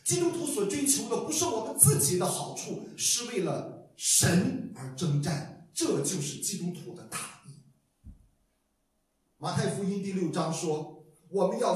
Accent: Shandong, China; moved away as an adult; now in Canada; 因为我们是山东人，我爸爸特别喜欢吃面条

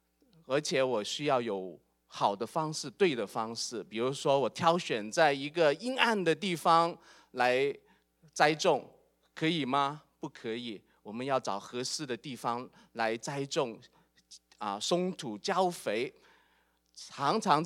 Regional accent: China; 向我们中国人来传福音因为我本身是中国人

